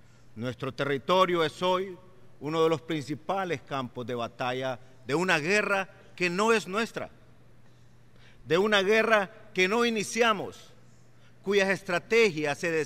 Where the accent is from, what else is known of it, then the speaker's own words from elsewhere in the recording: Honduras; No somos nosotros los hondureños.